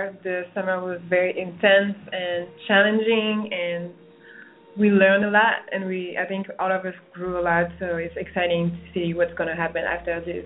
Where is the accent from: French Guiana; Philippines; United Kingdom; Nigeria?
French Guiana; English is a second language; moved away as an adult; also born or lived in Paris; now in United States; I was born and raised in French Guiana in South America. French Guiana is the overseas department of France. And then I moved to Paris, studied psychology for 2 years, and English and Spanish. Then I moved to the U.S.